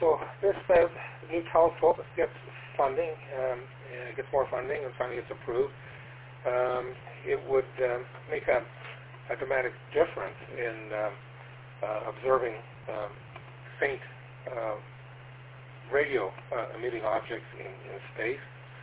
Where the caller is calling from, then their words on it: Toronto, Ontario, Canada; I'm transmitting here from Toronto, Ontario, Canada.